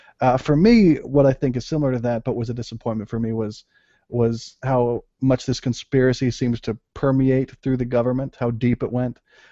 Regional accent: United States; me being an American, I'm like, I don't know the difference there.

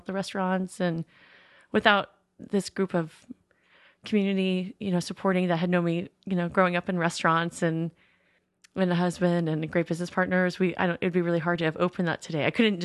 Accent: West Marin, California, United States; we grew up in West Marin, and we had a really nice upbringing and things, but we just, my mom, it was a single mom family

